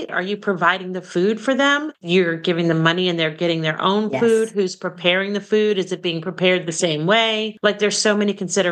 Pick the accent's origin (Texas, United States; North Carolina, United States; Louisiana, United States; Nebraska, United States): Louisiana, United States; I am from Louisiana. We eat some beans.